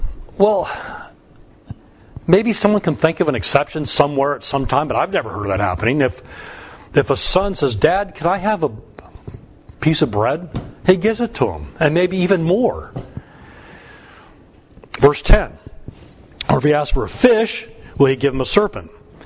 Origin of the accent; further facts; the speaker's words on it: United States; I'm an American, but I've spent more time in Moscow than I have Washington, D.C.